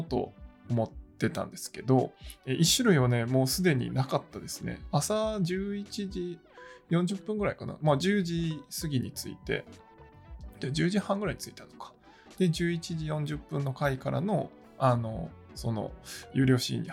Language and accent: Japanese; Fukuoka, Japan; どっから来たんですかみたいなね、福岡から来ましたっていう話で